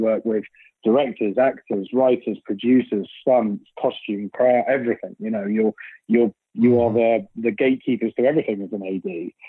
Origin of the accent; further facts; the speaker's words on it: London, United Kingdom; I grew up in London and I sort of fell in love with theatre actually when I was a kid.